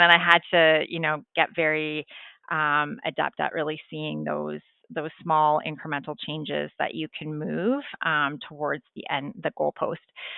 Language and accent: English; Ontario, Canada; So growing up in Northern Ontario, I experienced that firsthand.